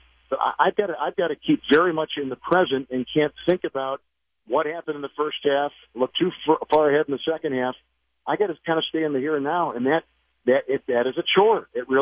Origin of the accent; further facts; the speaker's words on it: United States; As an American, you take in what happens around you.